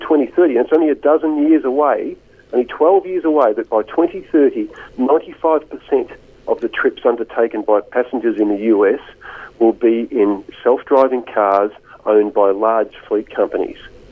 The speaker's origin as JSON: {"language": "English", "town": "Melbourne", "region": "Victoria", "country": "Australia", "tie": "born or raised there", "moved": "as an adult", "said": "Well, it's funny, I'm from Melbourne originally, and I grew up in Melbourne. I left when I was 40."}